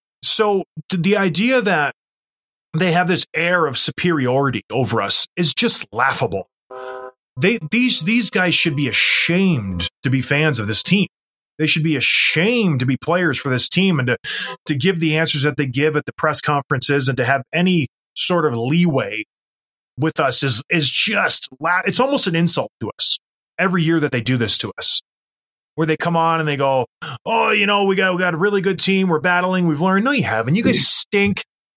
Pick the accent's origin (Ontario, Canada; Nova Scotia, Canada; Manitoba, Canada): Ontario, Canada; St. Catharines; I grew up in Leafs country, Tim. I grew up in St. Catharines, Ontario